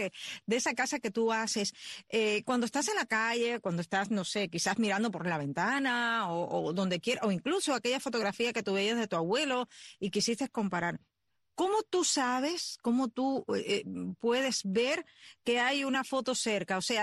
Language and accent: Spanish; Sancti Spíritus, Cuba; yo soy de Santi Espíritus. O sea, nosotros somos Guajira